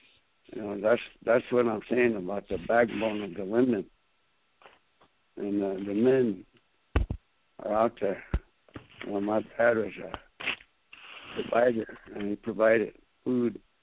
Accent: United States; first language Lakota; English is a second language; When I was born, Lakota is my first language. So that's what my mother spoke. And then she spoke English to us to tell us to get ready to learn to speak English because you're going to go to school.

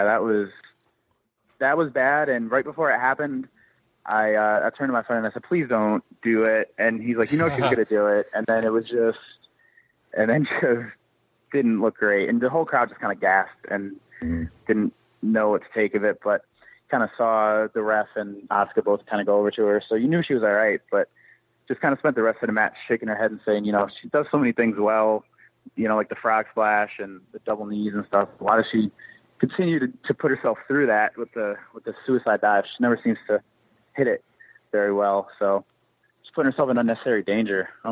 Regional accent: New York, United States; I'm not from Philly. I'm from upstate New York.

